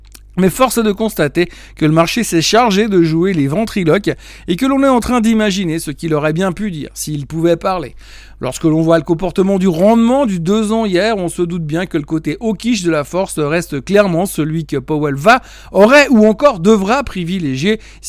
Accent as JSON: {"language": "French", "region": "Geneva", "country": "Switzerland", "said": "comme je suis genevois"}